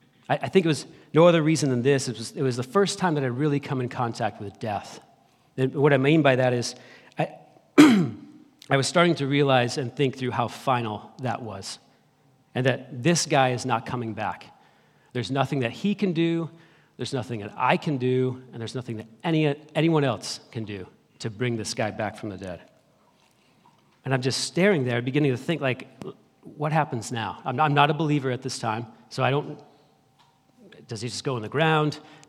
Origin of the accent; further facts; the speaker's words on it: Vermont, United States; In the small town that I grew up in Vermont, the street Slade Avenue is where I grew up